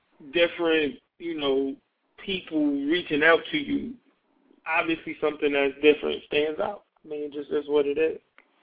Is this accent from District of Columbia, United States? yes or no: yes; Washington, District of Columbia, United States; Now, me and you, we're from the same area, so we kind of can grasp the whole Washington, D.C. or the D&D thing